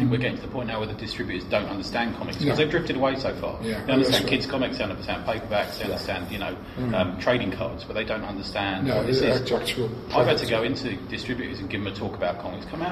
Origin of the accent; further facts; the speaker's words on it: England, United Kingdom; yes, we're from England.